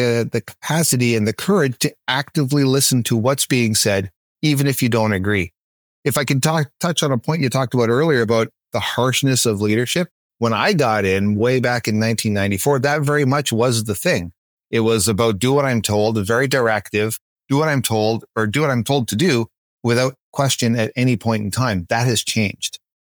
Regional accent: Canada; If you haven't figured out, I'm a Canadian.

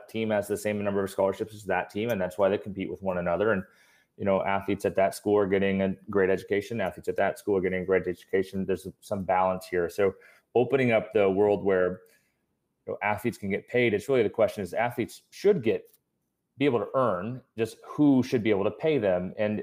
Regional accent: Kansas City, United States; You know, I grew up in Kansas City, got recruited across the country and ended up at Nebraska.

